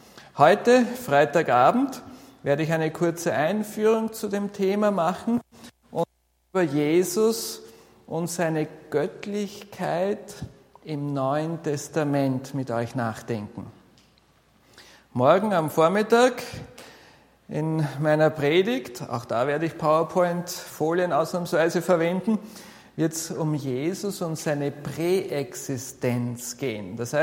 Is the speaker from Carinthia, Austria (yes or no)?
no; Vienna, Austria; Ja, ich bin in Wien groß geworden, habe dann Theologie studiert.